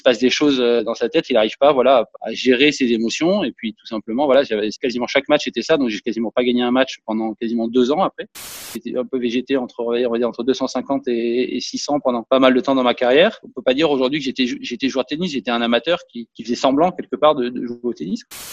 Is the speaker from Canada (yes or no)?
no; Monaco; Et là, je joue chez moi à Monaco.